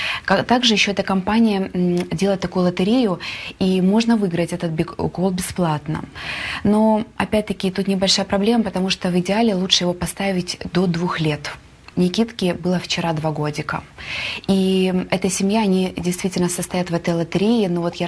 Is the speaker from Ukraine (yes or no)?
yes; Ukraine; moved away as an adult; now in Sacramento, United States; Я в Сакраменто проживаю 4 года. Я приехала из Украины со своим любимым мужем